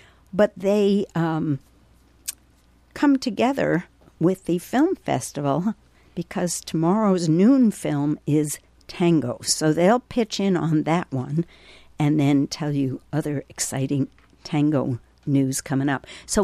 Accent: New York, United States; I mean, people know I'm from Brooklyn because of the way I talk

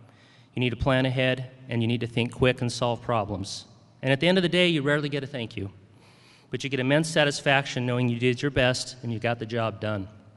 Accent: Pocatello, Idaho, United States; So back in 88, I was hanging around my hometown, Pocatello, Idaho.

